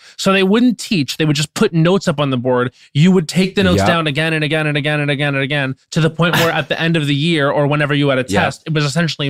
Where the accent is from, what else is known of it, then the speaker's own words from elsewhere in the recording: Long Island, New York, United States; So what happened was my mom, we come in from Long Island. It's me and my dad, my mom, my sister. I'm probably 11.